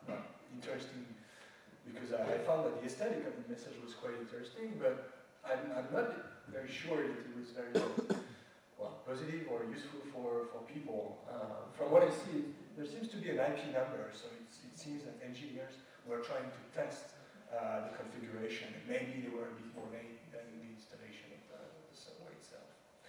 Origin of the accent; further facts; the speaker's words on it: France; But I come from France